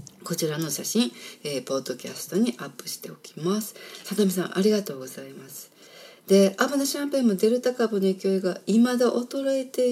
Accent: Kyoto, Japan; 地元京都ですからお届けしたいと思います。

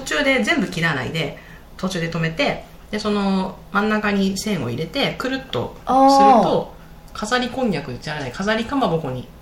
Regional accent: Hiroshima, Japan; 私は広島市ですが、

